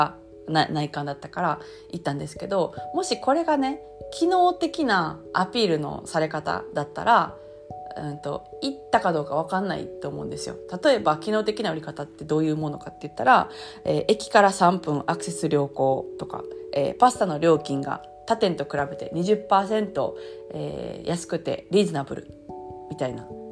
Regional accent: Osaka, Japan; 大阪、私大阪出身ですけど

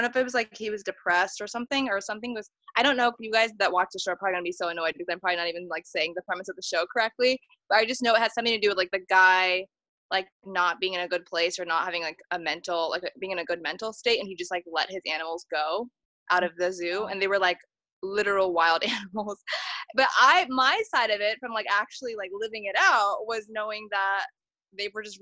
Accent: Columbus, Ohio, United States; Because I'm from Columbus, Ohio. But that was the guy that in my hometown that did that.

